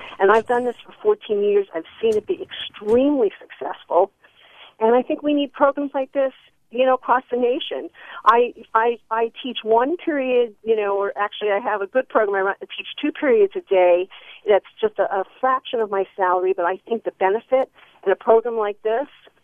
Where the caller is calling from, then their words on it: Oakland, California, United States; Yes, I'm calling from Oakland.